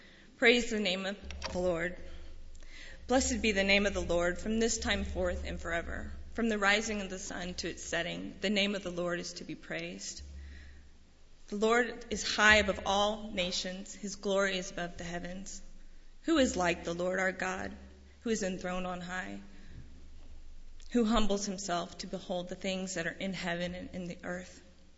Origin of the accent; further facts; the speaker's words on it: Houston, Texas, United States; I was born in Houston, and I grew up in a Christian family where I was homeschooled and gained great godly values.